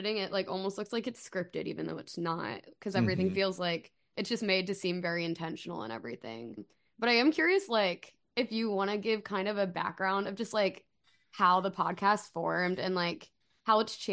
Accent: Philadelphia, Pennsylvania, United States; It was always music for us because, like, we're both from Philly.

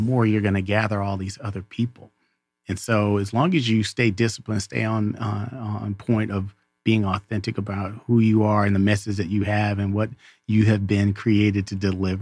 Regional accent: Texas, United States; I'm a country boy, right? Yeah. So I'm from Texas and born and bred, proud Texan.

